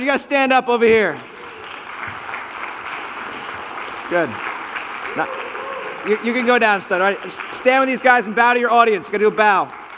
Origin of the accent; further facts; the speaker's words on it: Port Washington, United States; I grew up in Port Washington and didn't really go to church most of my life as a child and a young person.